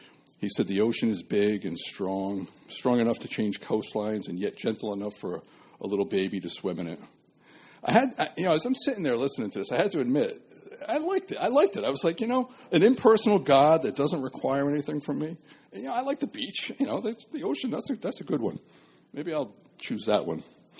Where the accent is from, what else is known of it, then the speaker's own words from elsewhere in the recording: Pawtucket, Rhode Island, United States; Now, I grew up Roman Catholic in Pawtucket.